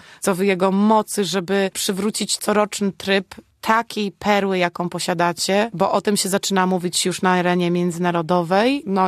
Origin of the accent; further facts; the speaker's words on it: Poznań, Greater Poland Voivodeship, Poland; jestem poznanianką